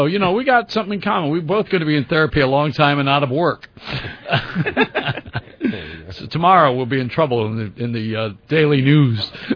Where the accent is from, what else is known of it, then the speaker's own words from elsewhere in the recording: Florida, United States; See, I'm from Florida. I raised my kids down in Florida, and that's where you learn how to swim before you learn how to spell.